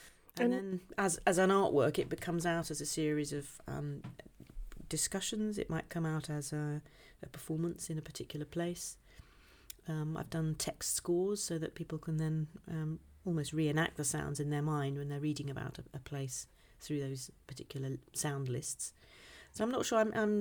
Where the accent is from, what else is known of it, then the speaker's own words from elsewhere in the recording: Midlands, United Kingdom; now in London, United Kingdom; I always think I come from the Midlands, and that my family were from Cornwall. I never say I come from London. It's weird, but yeah, of course I am. I've been here a very long time.